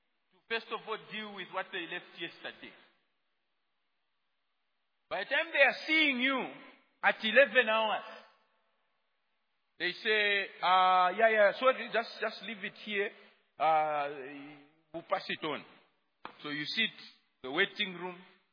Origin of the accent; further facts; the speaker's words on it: Kitwe, Copperbelt, Zambia; Bwana, I'm from Kitwe. I was actually supposed to go back today.